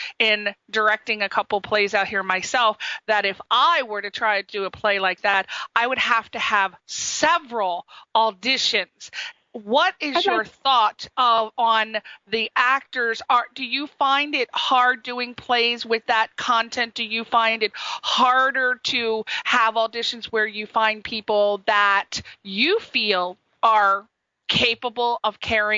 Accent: East Coast, United States; I don't want to be biased, but I'm from the East Coast

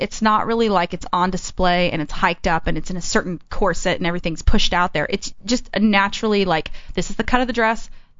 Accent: Texas, United States; I've never been huge in a country, which is funny because I'm from Texas.

